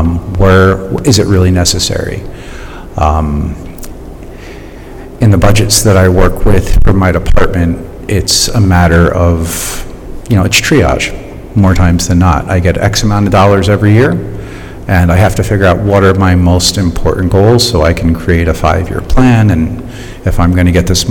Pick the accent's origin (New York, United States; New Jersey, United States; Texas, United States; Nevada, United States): New Jersey, United States; Trenton; I'm born and raised in Trenton.